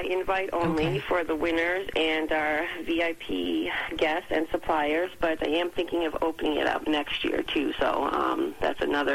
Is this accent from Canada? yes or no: yes; Canada; just being Canadian and being next year, you know, the big year for the 150th anniversary of Confederation